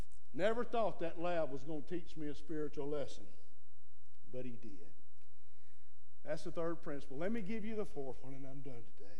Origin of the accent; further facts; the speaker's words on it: Alabama, United States; He liked me because I was from Alabama.